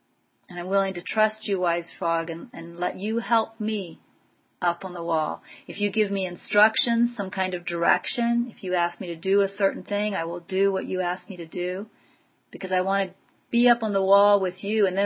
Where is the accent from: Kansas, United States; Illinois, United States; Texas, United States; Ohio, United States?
Kansas, United States; Coffeyville; born there; also born or lived in Topeka; You know, I was born in 1960 in Coffeyville, Kansas. My mom named me after her high school best friend